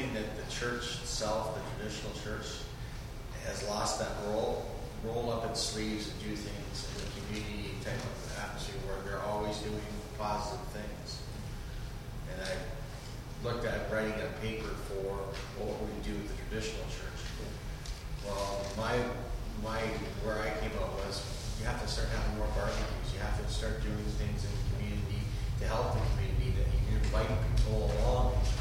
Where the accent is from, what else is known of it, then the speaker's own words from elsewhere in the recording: London, United Kingdom; I'm from London